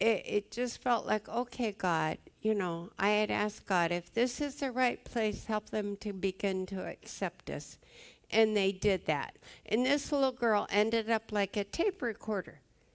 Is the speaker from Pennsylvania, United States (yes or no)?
no; Los Angeles, California, United States; And I grew up in the Los Angeles area.